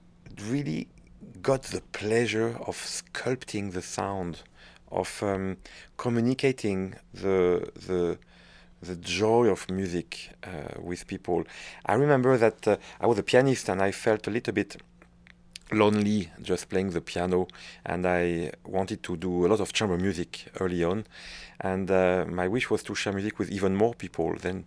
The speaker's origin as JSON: {"language": "English", "region": "Hauts-de-France", "country": "France", "also_born_or_lived": "Paris", "accent": "French", "second_language": "English", "said": "You see, you're lost in my French accent. And I was certainly meant to have this life in a small town in north of France. And then suddenly, thanks to music, I have access to the capital city, first Paris, where I move very early on when I'm 18."}